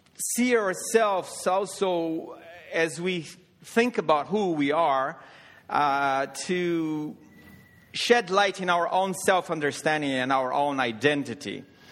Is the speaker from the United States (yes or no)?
no; Canada; I think we Canadians, I can say I'm Canadian as well. I am, to some extent, even though I haven't lost all of my Latin American identity.